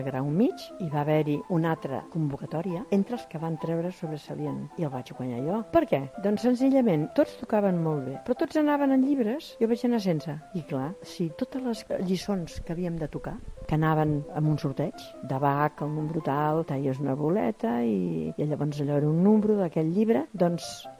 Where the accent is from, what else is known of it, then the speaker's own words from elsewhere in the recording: Barcelona, Catalonia, Spain; born there; Soc nascuda a Barcelona, a Gràcia, i tinc 77 anys, a punt de fer-los.